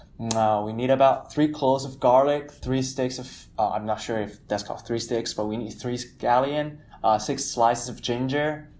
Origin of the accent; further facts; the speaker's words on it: China; Since I'm from China